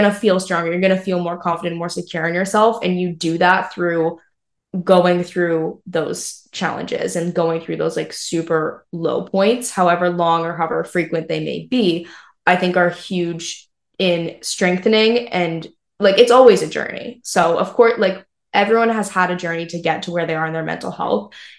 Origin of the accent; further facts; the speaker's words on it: New Hampshire, United States; And then we grew up in New Hampshire. A lot of people we went to high school with go to UNH